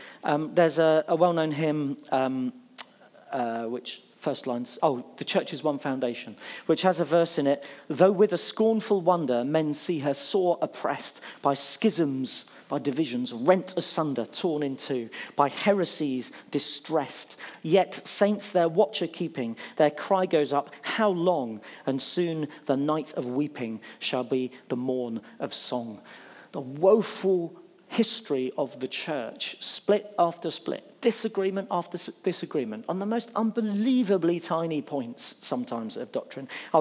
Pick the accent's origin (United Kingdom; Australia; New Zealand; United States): United Kingdom; Bognor Regis, South East England; Where do you come from? Oh, I come from Bognor.